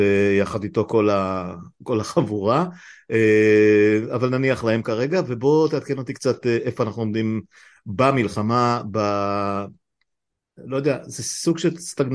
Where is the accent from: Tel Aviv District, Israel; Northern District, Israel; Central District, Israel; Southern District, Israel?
Northern District, Israel; Afula; גדלתי באפולה